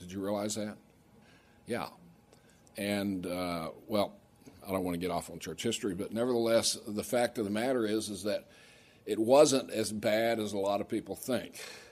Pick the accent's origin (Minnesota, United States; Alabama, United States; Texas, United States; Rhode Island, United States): Texas, United States; Austin; also born or lived in Maryland; I grew up in Austin, Texas, and that's where Madeline Murray O'Hare moved from Maryland. I also went to high school in Maryland.